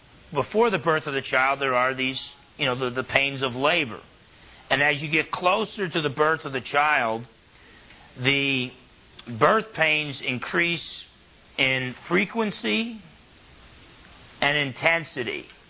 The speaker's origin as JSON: {"language": "English", "region": "New Jersey", "country": "United States", "tie": "born or raised there", "said": "when I was a boy growing up in Jersey"}